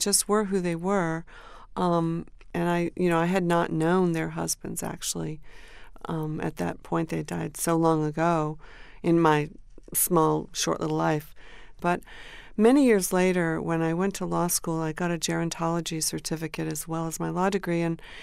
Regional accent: Durham, New Hampshire, United States; Yes, I grew up in Durham, New Hampshire. My parents were both professors at the university.

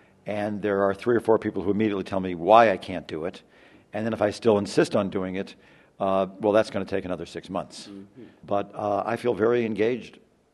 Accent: St. Louis, Missouri, United States; Peoria is not very far from where I grew up in St. Louis.

